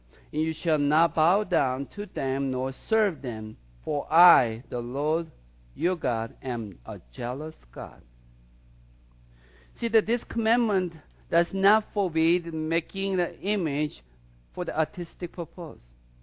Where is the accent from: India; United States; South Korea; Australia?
South Korea; English is a second language; when I was growing up in Korea, it was not unusual for the grandpa, grandma and grandpa in the house